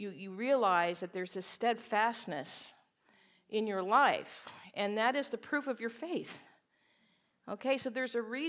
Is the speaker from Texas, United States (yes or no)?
no; New Mexico, United States; growing up in New Mexico, we have the Rocky Mountains, did a lot of hiking